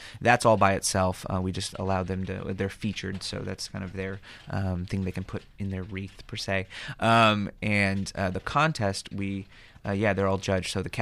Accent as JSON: {"language": "English", "town": "Berne", "region": "Indiana", "country": "United States", "tie": "born or raised there", "said": "being someone who was in my teens, I grew up in Bern, Indiana."}